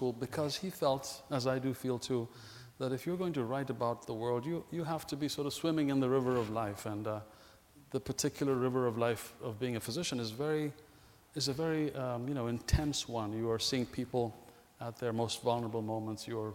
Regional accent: Ethiopia; I was born in Ethiopia, and I lived through the very same political, social events

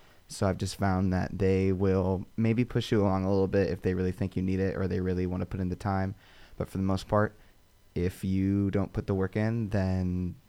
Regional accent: Pleasanton, California, United States; I'm from Pleasanton, California, which is about an hour and a half away. It's a really quiet little town. No one's really heard of it.

